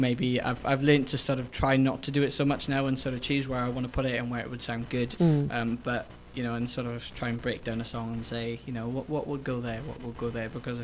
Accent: Wales, United Kingdom; It's because I'm Welsh, so it's an odd spelling.

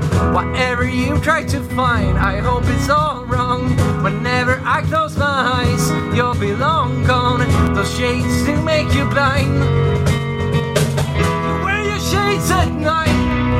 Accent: Stockholm, Stockholm County, Sweden; moved away as an adult; now in London, United Kingdom; I'm from Stockholm, and I started the band originally back in 2012 over in Sweden

